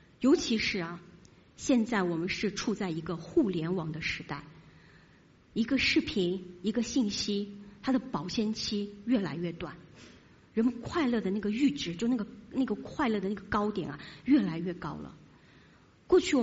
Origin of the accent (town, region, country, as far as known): Singapore